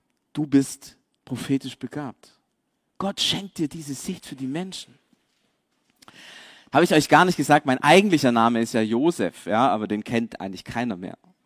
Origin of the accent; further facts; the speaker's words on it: Cyprus; Zypern ist mega cool. Da bin ich aufgewachsen. Allerdings muss ich sagen, meine Familie kommt eigentlich aus Jerusalem